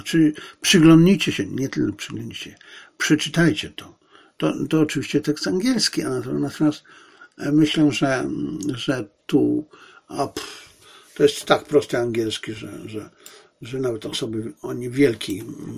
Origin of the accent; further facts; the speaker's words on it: Zabrze, Silesian Voivodeship, Poland; born there; urodziłem się w Zabrzu, które jeszcze 5 lat przed moim urodzeniem było miastem niemieckim.